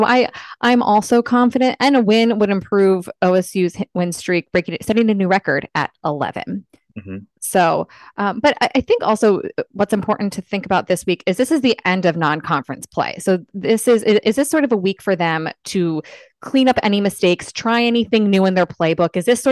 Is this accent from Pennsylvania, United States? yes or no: yes; Philadelphia, Pennsylvania, United States; I'm from Philly